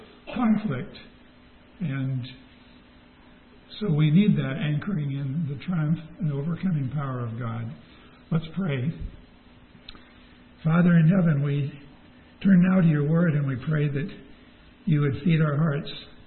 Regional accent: Seattle, Washington, United States; I grew up in Seattle, and it doesn't rain all the time there

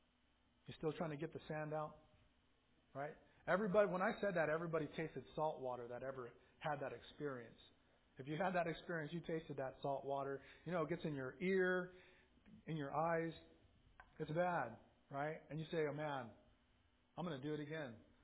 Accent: California, United States; Growing up in Orange County, I used to go to the beach and a boogie board, something that would probably kill me now.

